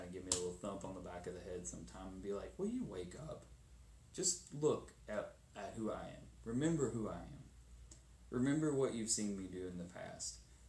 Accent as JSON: {"language": "English", "region": "Kentucky", "country": "United States", "tie": "born or raised there", "said": "I mean, I can operate a gun pretty well, but that's just because I was born and raised in Kentucky."}